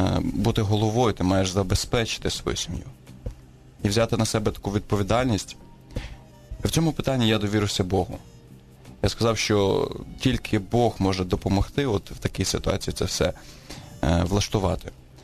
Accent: Dubno, Rivne Oblast, Ukraine; now in Kyiv, Ukraine; Я приїхав в Київ, переїхав з Рівненської області в місто Дубно.

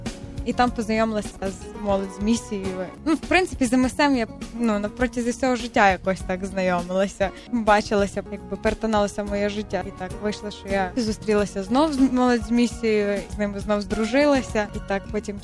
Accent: Ternopil, Ternopil Oblast, Ukraine; Я сама з Тернополя.

